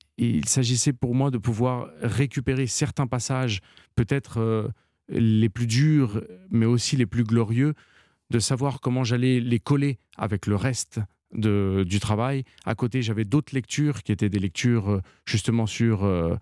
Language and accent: French; France; born there; c'est la raison pour laquelle moi je suis né en France.